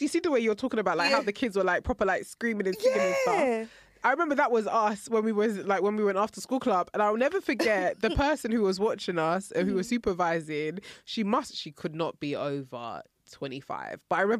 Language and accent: English; Nigeria; Everybody knew, like, back in the day when you turned 10, you had a big hall party as a Nigerian.